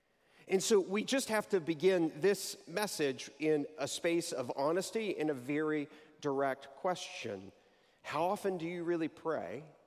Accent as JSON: {"language": "English", "region": "Texas", "country": "United States", "tie": "born or raised there", "said": "I grew up in Texas"}